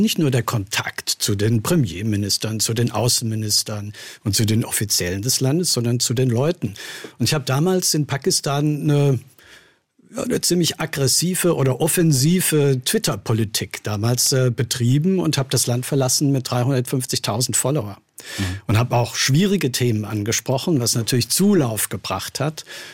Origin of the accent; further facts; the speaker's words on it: Stuttgart, Baden-Württemberg, Germany; Also ich bin ja in Stuttgart geboren hier und bin zur Schule dann auch in Süddeutschland gegangen.